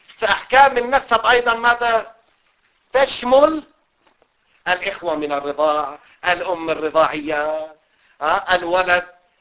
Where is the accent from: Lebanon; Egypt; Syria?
Lebanon; مثل هالمثال العام الدارج عندنا بلبنان